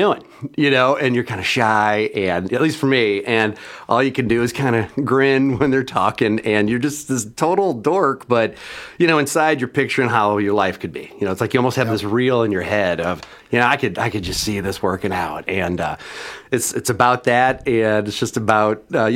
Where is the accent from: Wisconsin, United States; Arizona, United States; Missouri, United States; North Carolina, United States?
Missouri, United States; St. Louis; I'm from St. Louis, Missouri. Been there my whole life.